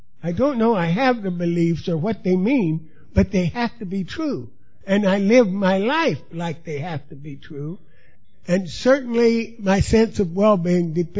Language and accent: English; Kansas, United States; also born or lived in Los Angeles, United States; When I was born in Los Angeles, California. Now, I don't remember anything about California in my childhood. The first home I remember is in a little farm community about 45 miles southwest of Wichita, Kansas